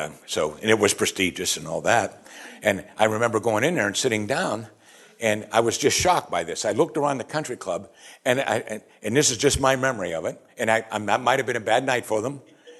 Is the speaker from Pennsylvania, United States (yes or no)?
yes; Pittsburgh, Pennsylvania, United States; because I'm from Pittsburgh